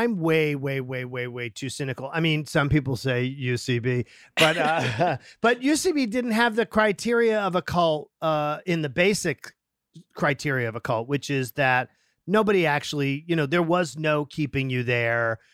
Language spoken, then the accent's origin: English; Massachusetts, United States; I'm from Massachusetts.